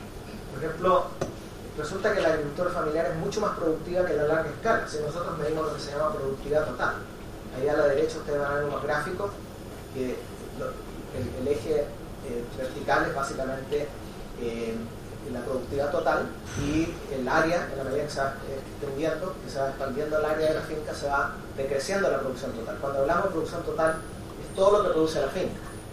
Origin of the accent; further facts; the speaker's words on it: Chile; Nosotros en América Latina, a pesar que en el Cono Sur, yo vengo de Chile